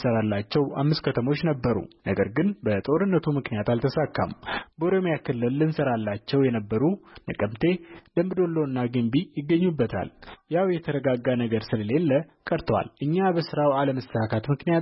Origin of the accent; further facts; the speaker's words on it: Oromia, Ethiopia; born there; እኔ የተወለድኩት ወለጋ ነው። ወደ ቤተሰቦቼ ከሄድኩኝ 5 አመት ሊሆነኝ ነው።